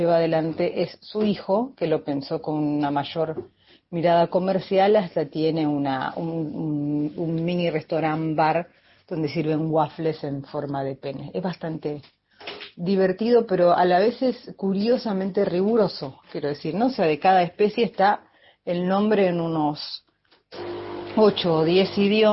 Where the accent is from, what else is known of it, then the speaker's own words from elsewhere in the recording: Argentina; así somos los argentinos